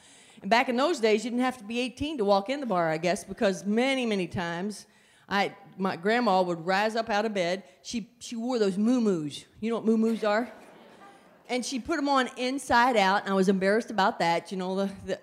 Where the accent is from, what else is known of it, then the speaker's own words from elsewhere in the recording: West Virginia, United States; I grew up in a very troubled home. I'm from West Virginia.